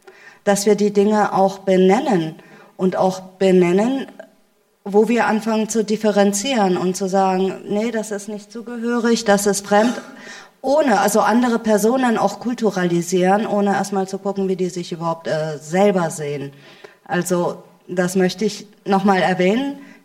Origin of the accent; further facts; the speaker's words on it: Germany; Ich lebe als Deutsche hier in Deutschland in einem demokratischen System